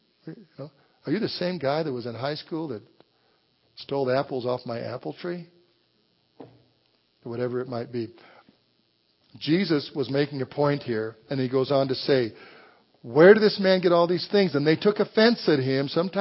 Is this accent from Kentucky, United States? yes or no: no; Walsenburg, Colorado, United States; I come from an Italian family. And in Walsenburg, Colorado, my hometown, if you ever came to our house in the 1950s, standing on our porch, you could see four or five generations there